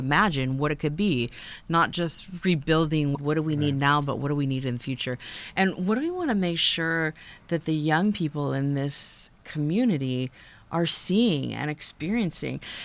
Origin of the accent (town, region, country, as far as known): Louisville, Kentucky, United States; born or raised there; also born or lived in Fort Knox